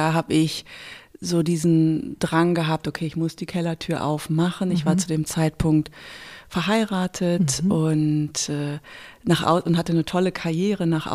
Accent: Germany; ich bin ja also aus Deutschland

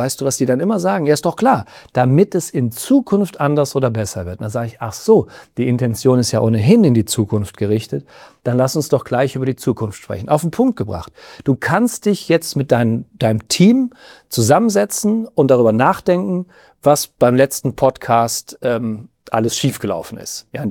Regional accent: Rhineland-Palatinate, Germany; Ich komme aus dem Westerwald, ich habe eine SCH-CH-Schwäche

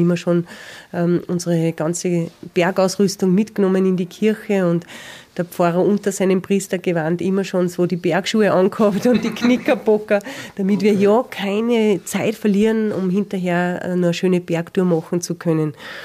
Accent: Spital am Pyhrn, Upper Austria, Austria; weil wir von Spital am Bürn, wo ich aufgewachsen bin, gleich drüben waren im Gesäuse in der Steiermark

